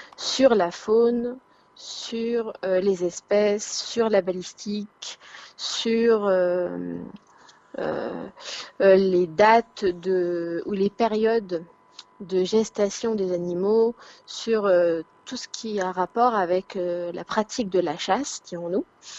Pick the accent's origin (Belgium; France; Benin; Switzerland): France; Nous, chez nous, en France, on peut passer le permis de chasser français